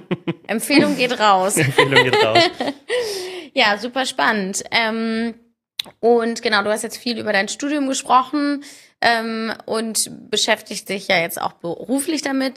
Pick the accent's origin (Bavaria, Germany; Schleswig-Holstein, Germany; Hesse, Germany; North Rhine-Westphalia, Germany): North Rhine-Westphalia, Germany; dass ich Westfälin bin und zwischen Münster und Osnabrück meine Heimat, dass sich da meine Heimat befindet.